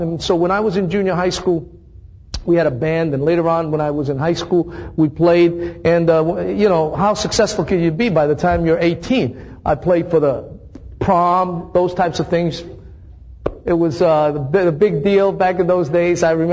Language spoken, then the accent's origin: English; Thessaloniki, Central Macedonia, Greece; born there; first language Greek; English is a second language; I was born in the city of Thessaloniki. And Greek is my first language.